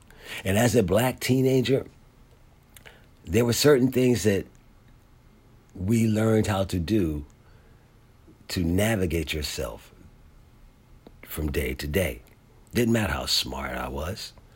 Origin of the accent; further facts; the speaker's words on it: Philadelphia, Pennsylvania, United States; But at the same time, growing up in Philadelphia in the 70s, as a black teenager, was something that you had to navigate a certain way.